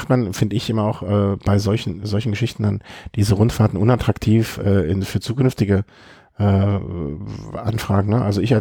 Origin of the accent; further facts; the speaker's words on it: North Rhine-Westphalia, Germany; Meine Heimat rund um Köln.